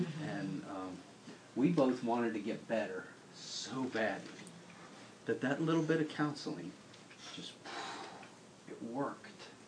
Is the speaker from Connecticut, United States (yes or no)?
no; Baltimore, Maryland, United States; I'm a city boy, she's a city girl. I grew up in Baltimore, Maryland